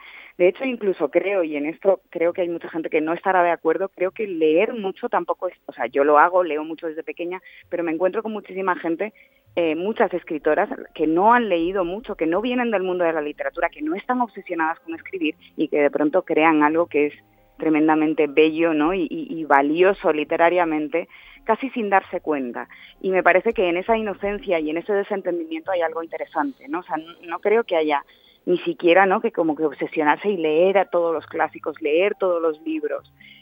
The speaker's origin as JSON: {"language": "Spanish", "region": "Canary Islands", "country": "Spain", "tie": "born or raised there", "also_born_or_lived": "Basque Country", "lives_now": "Madrid, Spain", "said": "hay veces sí que digo que soy canaria porque es verdad que me crié allí, ¿no? Pero al mismo tiempo donde más tiempo he vivido es en Madrid, pero luego al mismo tiempo entiendo el euskera, me sé mil canciones en euskera."}